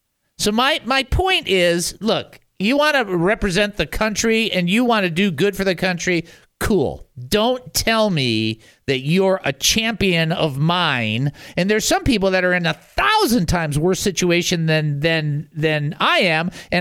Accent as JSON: {"language": "English", "town": "Detroit", "region": "Michigan", "country": "United States", "said": "I'm from Detroit just like you are. No, you're not. And they don't talk that way. We talk hockey."}